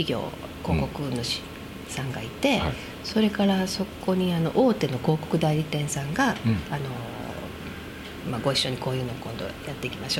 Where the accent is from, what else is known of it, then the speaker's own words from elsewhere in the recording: Okayama, Japan; 私はですね、はい、岡山出身です。